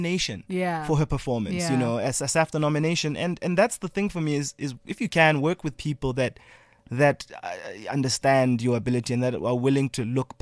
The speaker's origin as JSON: {"language": "English", "country": "South Africa", "tie": "born or raised there", "said": "So, it was tough, you know, growing up in South Africa."}